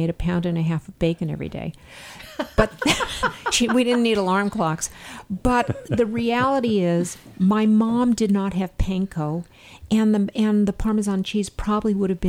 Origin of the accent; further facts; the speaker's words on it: Los Angeles, California, United States; She made a tamale pie because I grew up in Los Angeles.